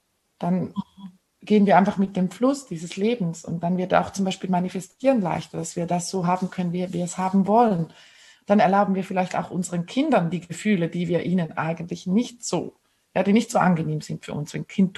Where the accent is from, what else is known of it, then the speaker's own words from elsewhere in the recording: Switzerland; Aber bei uns in der Schweiz ist es schon oft so, oder zumindest war das in meiner Empfindung, so in meiner Wahrnehmung.